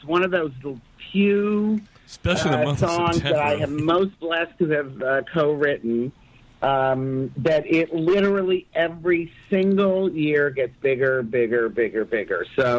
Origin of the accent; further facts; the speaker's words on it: Detroit, Michigan, United States; I grew up in Detroit, and there's your answer right there.